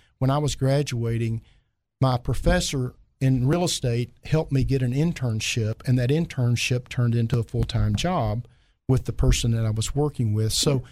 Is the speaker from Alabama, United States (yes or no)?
no; Heber Springs, Arkansas, United States; One, as you mentioned, I'm from Heber Springs. My parents are still there.